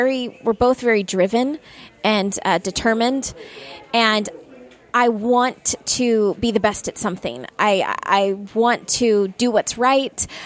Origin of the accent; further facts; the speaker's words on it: Orlando, Florida, United States; because I grew up in Orlando.